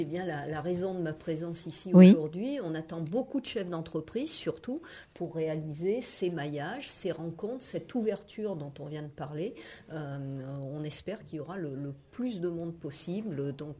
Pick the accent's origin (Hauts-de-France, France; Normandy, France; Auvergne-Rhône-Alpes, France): Auvergne-Rhône-Alpes, France; Clermont-Ferrand; Le rugby, moi, je suis de Clermont.